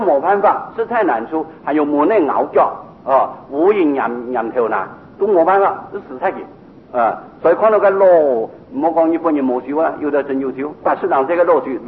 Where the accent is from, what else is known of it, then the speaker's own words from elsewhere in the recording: Taiwan; 毕竟我们台湾人养家挺多